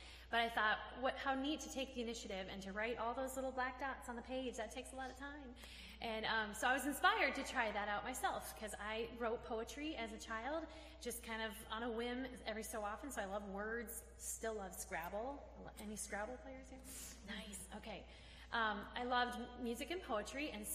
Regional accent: Eau Claire, Wisconsin, United States; I come from Eau Claire, Wisconsin. Hilly, but not mountainous. Very, very beautiful Wisconsin.

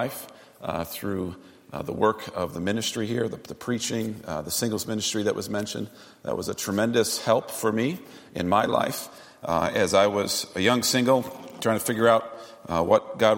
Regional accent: Rockford, Illinois, United States; also born or lived in Elgin; I was born in Elgin, grew up in Rockford, and after undergrad, I spent a couple years here.

